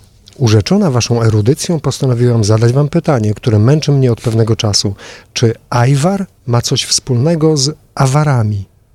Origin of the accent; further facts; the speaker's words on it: Przemyśl, Subcarpathian Voivodeship, Poland; Jestem przemyślanką z urodzenia i zamieszkania